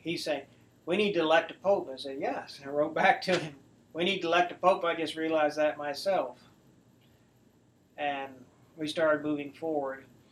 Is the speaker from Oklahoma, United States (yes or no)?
yes; Oklahoma City, Oklahoma, United States; Yes, I was raised in the Catholic faith, baptized as an infant in Christ the King Parish in Oklahoma City. Then we moved out further north in Oklahoma City, St. Eugene's Parish.